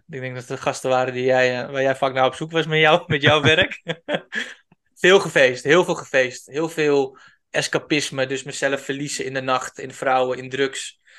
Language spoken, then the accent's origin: Dutch; Lelystad, Flevoland, Netherlands; also born or lived in United Arab Emirates; ik ben 33 jaar. Ik kom uit Lelystad. Ik ben opgegroeid in het buitenland. Eerst, wat is het, van mijn 7e tot mijn 11e. Enigst kind. Met mijn ouders toen naar de Emiraten verhuisd van mijn 7e.